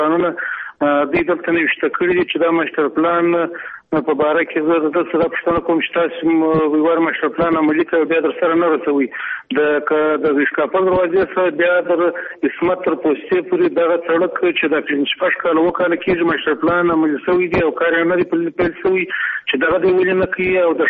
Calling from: Kandahar, Afghanistan; زه د کندهار سره

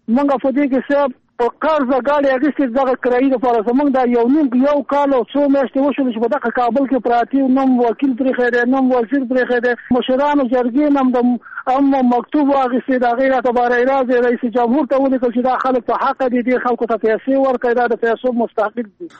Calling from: Kunar, Afghanistan; ما د کونړ نه ټلیفون کړی دی.

